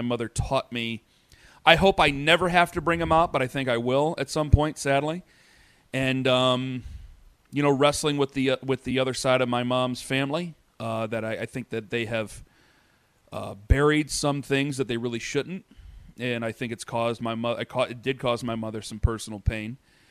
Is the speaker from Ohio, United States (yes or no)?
yes; Canton, Ohio, United States; My family has treated Cleveland like it's the biggest city in the world. You know, we're from Canton.